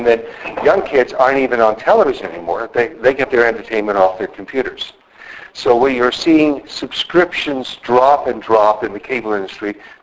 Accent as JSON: {"language": "English", "country": "Germany", "first_language": "German", "second_language": "English", "said": "Both my parents are German. English is my second language. German was my first language. And as a German, I get an almost erotic satisfaction out of making checklists and then crossing them off."}